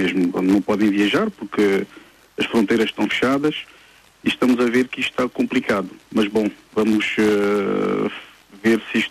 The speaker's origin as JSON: {"language": "Portuguese", "country": "Angola", "tie": "born there", "moved": "yes", "said": "Sabendo que eu nasci em Angola, né? Houve uma guerra em Angola que eu tive que fugir."}